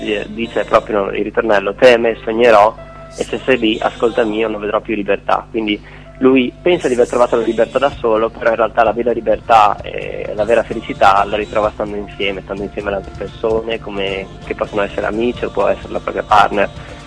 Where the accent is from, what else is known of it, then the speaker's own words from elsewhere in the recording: Friuli-Venezia Giulia, Italy; Pensiamo di suonare un po' in tutte le betole del Friuli, perché noi siamo friulani.